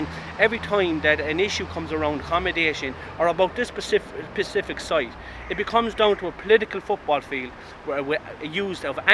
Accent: Cork, County Cork, Ireland; I work and live within the travelling community. I'm from Farnry, Cork City.

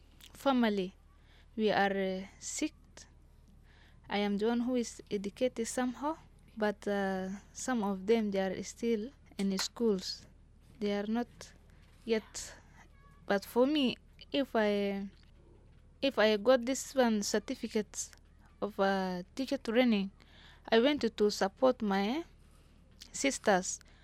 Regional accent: Blue Nile, Sudan; now in South Sudan; Yeah, I'm from Blue Nile.

